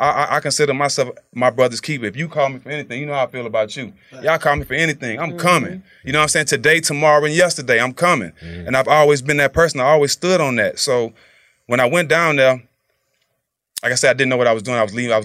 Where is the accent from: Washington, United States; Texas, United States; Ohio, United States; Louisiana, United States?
Texas, United States; I'm from Texas. I was buying foes for $40 in 95, 94.